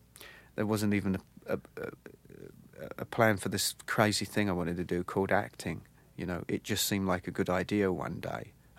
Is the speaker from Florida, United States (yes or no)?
no; Atlanta, Georgia, United States; But when I was growing up in South Atlanta, yeah, I used to talk like